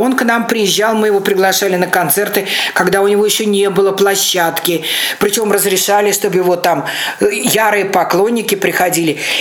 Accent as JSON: {"language": "Russian", "region": "Saint Petersburg", "country": "Russia", "said": "Это потом выяснилось, что да, я ленинградка"}